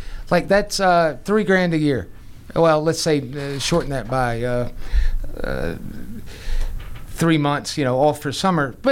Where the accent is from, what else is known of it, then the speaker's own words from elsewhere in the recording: the South, United States; as a kid growing up in the South, always heard the late night jokes and the stuff on SNL about Southerners